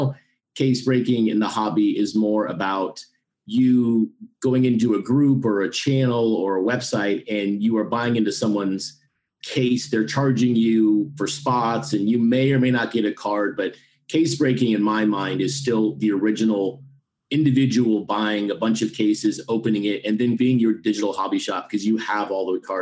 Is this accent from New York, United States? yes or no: no; Texas, United States; growing up in West Texas, the Diablos were the Brewers' AA farm club team.